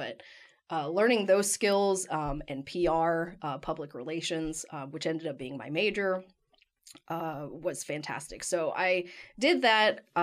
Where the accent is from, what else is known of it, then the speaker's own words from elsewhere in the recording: Frankfurt, Kentucky, United States; So I grew up in Frankfurt. I was the first one born in my family in the States. My family's from Thailand, and grew up in Frankfurt and worked in the family restaurant.